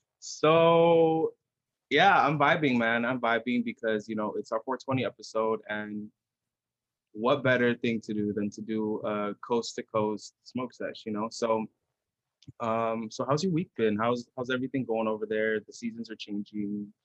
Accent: San Rafael, California, United States; 420 as a cannabis holiday originated in my hometown of San Rafael, California

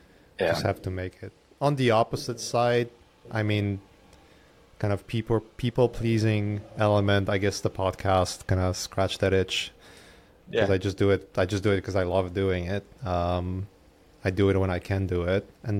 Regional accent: Poland; now in United States; grew up in Poland and education in Europe is free

